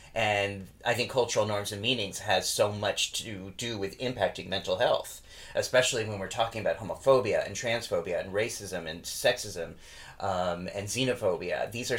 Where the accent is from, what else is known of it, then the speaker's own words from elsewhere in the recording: Culver City, California, United States; So, I am from Culver City, California, which is a little part of Los Angeles